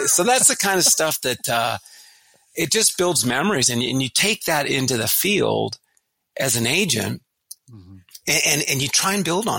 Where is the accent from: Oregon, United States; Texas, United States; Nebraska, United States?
Oregon, United States; Portland; I'm back in my hometown of Portland, Oregon, again